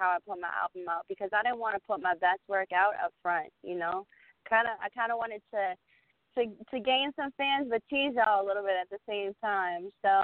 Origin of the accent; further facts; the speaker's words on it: Boston, Massachusetts, United States; also born or lived in Philadelphia; but I'm from Philly. I've kind of outgrown Philly as far as performing there is concerned. And then I'm originally from Boston.